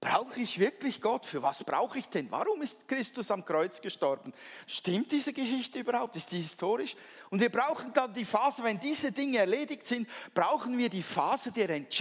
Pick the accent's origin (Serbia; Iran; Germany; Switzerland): Switzerland; Wenn ich als Schweizer Pastor würde mit so einem Teil